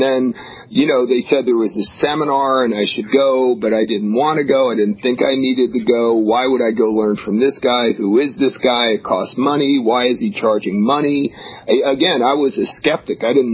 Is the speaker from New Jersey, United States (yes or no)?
yes; New Jersey, United States; Yeah, I grew up in New Jersey, by the way. So New York, New Jersey, everyone's kind of hard and, it's a dog-eat-dog environment.